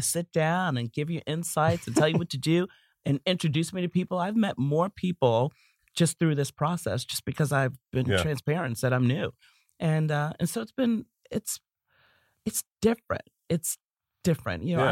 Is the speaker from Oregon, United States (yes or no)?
no; Baltimore, Maryland, United States; It's based in my hometown of Baltimore.